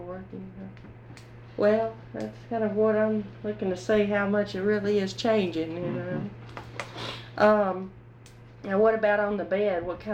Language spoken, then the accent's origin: English; Georgia, United States; On the other side of Atlanta.